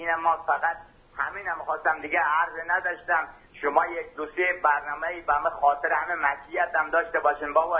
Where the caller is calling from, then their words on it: Afghanistan; من افغانی هستم، از ایران تماس میگیرم.